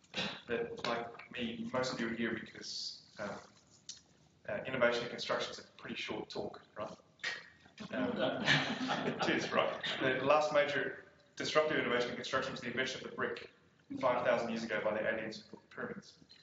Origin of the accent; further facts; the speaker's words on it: Australia; also born or lived in South Africa / United Kingdom; now in Sydney, Australia; I live in Sydney. And I am Australian a long time ago. And I've lived in South Africa and the UK and a whole bunch of other places in my career.